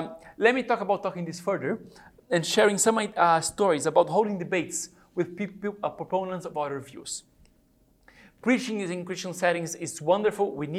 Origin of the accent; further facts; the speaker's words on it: São Paulo, Brazil; also born or lived in Rome; I grew up in Brazil, São Paulo, Brazil.